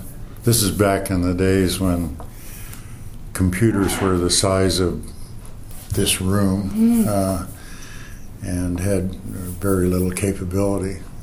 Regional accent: Moose Jaw, Saskatchewan, Canada; born there; I was born on August 3rd, 1941, in Moose Jaw, Saskatchewan, Canada.

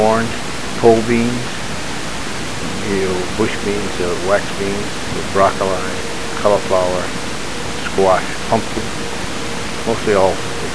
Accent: Topeka, Kansas, United States; born there; now in Oregon, United States; I was born in Topeka.

